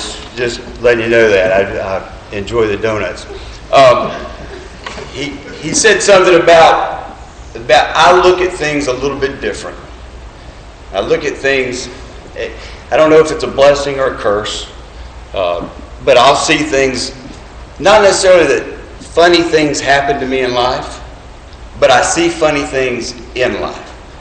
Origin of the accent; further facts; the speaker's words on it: Myrtle Beach, South Carolina, United States; I grew up in Myrtle Beach. I lived in Myrtle Beach just about my whole life.